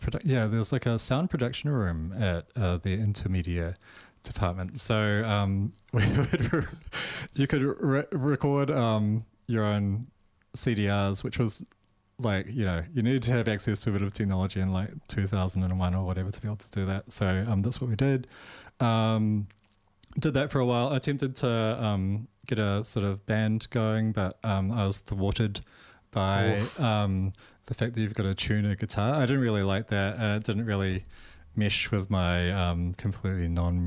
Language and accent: English; Beach Haven, Auckland, New Zealand; Okay, so met Dave. We're both from Beach Haven.